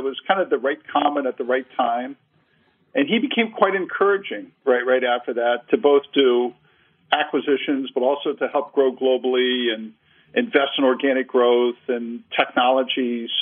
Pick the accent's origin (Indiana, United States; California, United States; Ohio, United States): Ohio, United States; Cincinnati; Yeah, Barry, I grew up in Cincinnati, Ohio. My dad was a career kind of manufacturing guy in our aviation business.